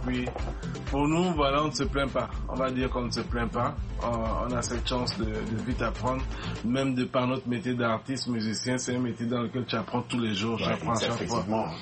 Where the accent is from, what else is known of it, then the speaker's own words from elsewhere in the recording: Togo; nous, on a grandi au Togo particulièrement.